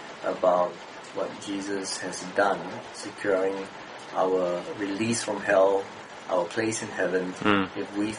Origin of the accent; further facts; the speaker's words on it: Malaysia; also born or lived in Australia; So the benefits of being a Malaysian Christian in Malaysia are enormous.